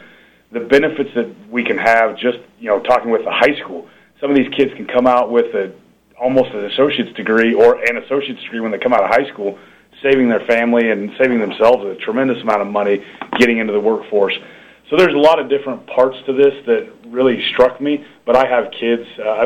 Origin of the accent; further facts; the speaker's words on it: Kansas, United States; So I grew up in Southwest Kansas, farm and ranch.